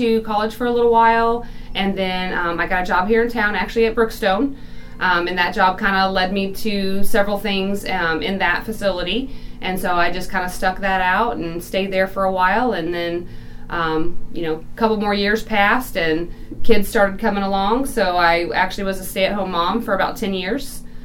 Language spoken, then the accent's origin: English; Vandalia, Missouri, United States; I graduated from Van Far in 97, seems like a very long time ago. There wasn't a whole lot to do. We drove around town a lot.